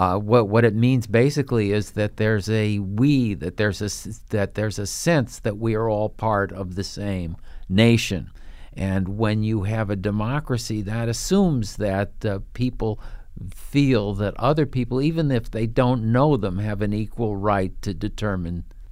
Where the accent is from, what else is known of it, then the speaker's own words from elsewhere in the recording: Midwest, United States; But I'm myself from the Midwest originally. My parents were in manufacturing.